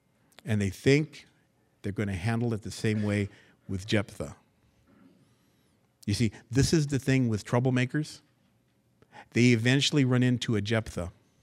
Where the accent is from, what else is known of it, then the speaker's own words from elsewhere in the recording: California, United States; But they can tell that we're from the West Coast when we go back there. Oh, you're from California, huh?